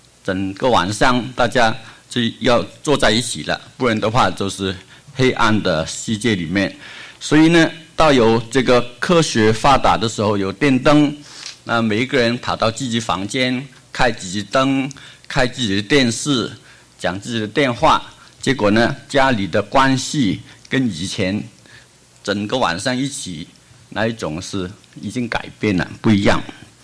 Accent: Hong Kong; also born or lived in Liuzhou, China; 我是中国大陆出生的，在香港长大。我生在广西柳州，就是棺材木很出名的地方。

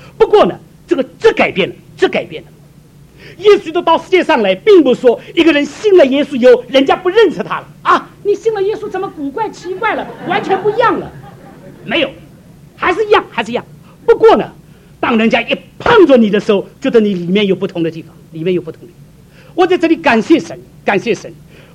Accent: Shaoxing, Zhejiang, China; 我是浙江绍兴人，我们的家乡酒最有名

